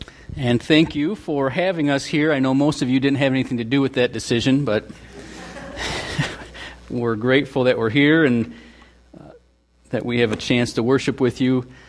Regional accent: Seattle, Washington, United States; also born or lived in Illinois / Minnesota / Portland, Oregon; now in Wisconsin, United States; I'm originally from Seattle, and I've lived in Washington, of course, and Illinois and Minnesota. That's where I met my wife. And then until 2009, we were in Portland, Oregon.

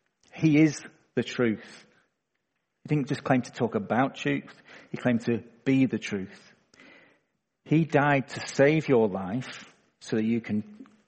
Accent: Manchester, North West England, United Kingdom; in the church I grew up back in Manchester

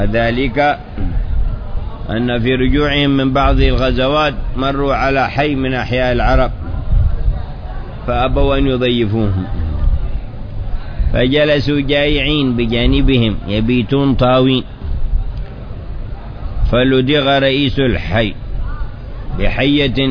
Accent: Hadramaut, Yemen; من بعض المناطق عندنا في حضرموت يقول أنطيتك يعني أعطيتك

